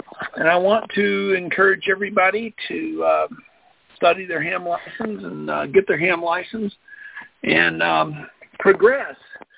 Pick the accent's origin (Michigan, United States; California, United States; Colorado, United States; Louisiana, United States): Colorado, United States; Longmont; from Colorado.